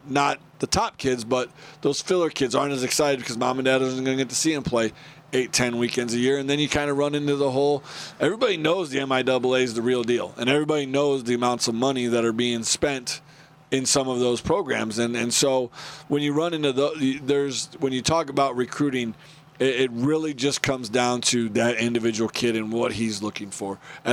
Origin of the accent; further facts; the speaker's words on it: Indiana, United States; I've ever been around since I grew up in Indiana and kind of made my way